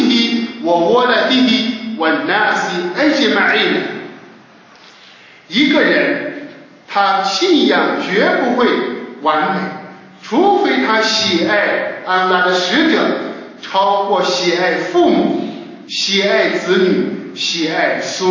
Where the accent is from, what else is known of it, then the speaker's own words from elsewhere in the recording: China; 愚昧时代我们中国人对一对方辱骂的最严重的话